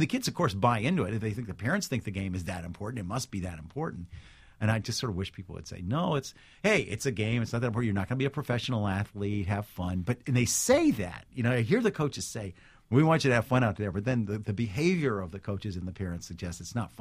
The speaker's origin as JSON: {"language": "English", "town": "Armonk", "region": "New York", "country": "United States", "tie": "born or raised there", "said": "When I was growing up in Armonk, New York, I was in the Armonk Little League for years, and no parents came."}